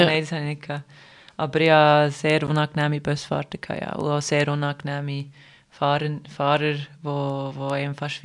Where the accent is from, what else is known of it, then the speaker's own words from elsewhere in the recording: Switzerland; Also, das Hornen als Schweizer oder Schweizerin, tust du eigentlich fast nie hornen